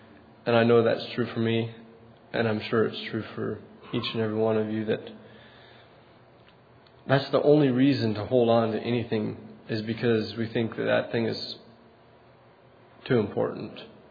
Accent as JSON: {"language": "English", "town": "Hillsboro", "region": "Wisconsin", "country": "United States", "said": "I'm from Southwest Wisconsin, Hillsboro."}